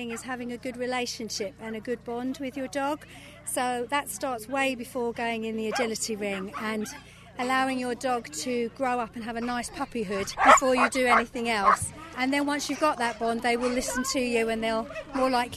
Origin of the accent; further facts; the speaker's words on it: East of England, United Kingdom; we've travelled a couple of hours, so we're from East Hertfordshire.